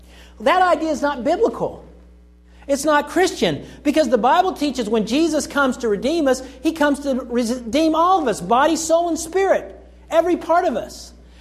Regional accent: Oklahoma, United States; I grew up in Oklahoma. And there are evangelicals everywhere in Oklahoma.

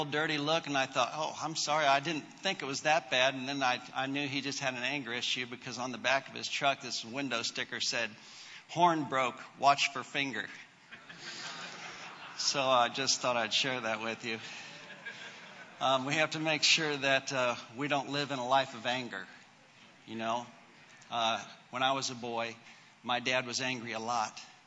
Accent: Missouri, United States; also born or lived in Indiana; Actually, I grew up in Missouri, and it later on went back to Indiana

